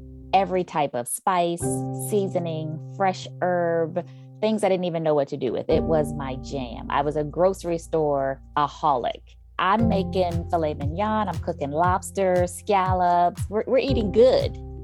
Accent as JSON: {"language": "English", "region": "Maryland", "country": "United States", "tie": "born or raised there", "said": "I was raised in Southern Maryland in a two-income home, mother and father, both college educated."}